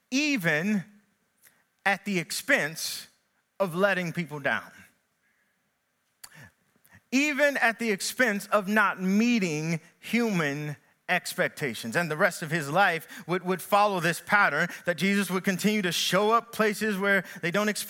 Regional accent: Kentucky, United States; now in Tennessee, United States; Brings me back to my time when I lived in, or when I moved to Tennessee from Kentucky. I started off in ministry as a teenager

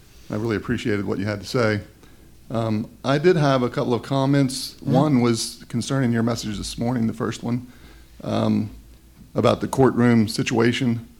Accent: Uniontown, Pennsylvania, United States; from Uniontown, Pennsylvania.

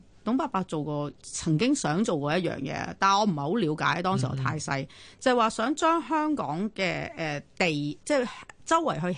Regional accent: Guangdong, China; 咪我哋廣東人嘅自己嘅態度就

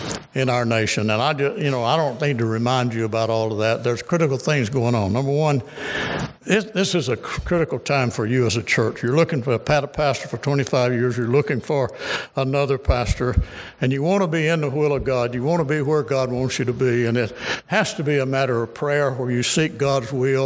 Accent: Spring Hill, Louisiana, United States; I grew up in Spring Hill, pastored in Minden

